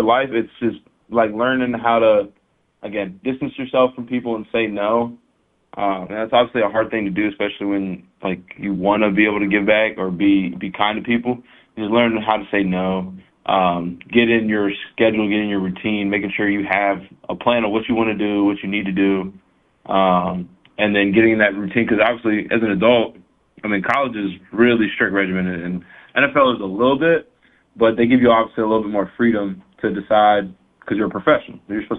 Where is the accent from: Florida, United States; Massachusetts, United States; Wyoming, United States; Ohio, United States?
Florida, United States; born or raised there